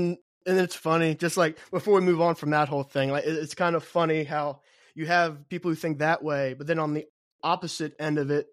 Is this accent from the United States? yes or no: yes; Kentucky, United States; I'm from Kentucky, so bluegrass, you know, you already got me there.